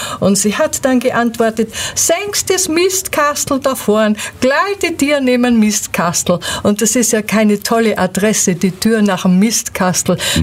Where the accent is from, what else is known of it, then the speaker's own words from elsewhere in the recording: Austria; Ja, ich denke, man hört es auch, ich komme aus Österreich. Das merken auch viele Schwaben, die sagen immer, kommen Sie aus Bayern?